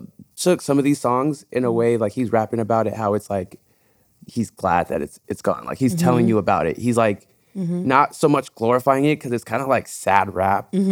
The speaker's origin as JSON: {"language": "English", "region": "Texas", "country": "United States", "said": "But I'm from Texas. You're from Florida."}